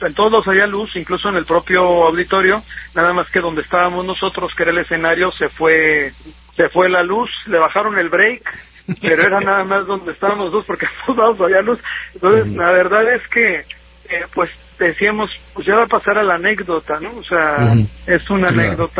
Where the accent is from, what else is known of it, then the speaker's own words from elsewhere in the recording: Tijuana, Baja California, Mexico; allá en Tierra Bendita, allá es mi tierra, Javier, allá. Uh-huh. Tijuana